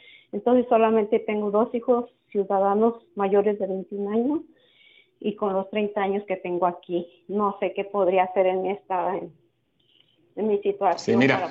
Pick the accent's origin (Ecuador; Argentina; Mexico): Mexico; now in United States; yo tengo 30 años que llegué al país, vengo de México. De los 30 años no he salido del país para nada